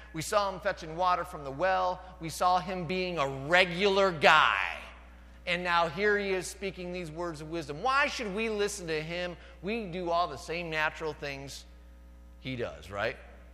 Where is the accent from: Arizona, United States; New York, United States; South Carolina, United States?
New York, United States; Jamestown; Jamestown is my hometown. I grew up here. Went away to Fredonia for 5 years, you know, to get educated, whatever. Came back to the town as an elementary school teacher.